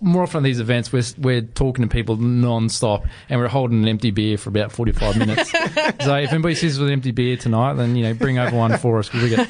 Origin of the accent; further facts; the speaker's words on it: Queensland, Australia; We're from Queensland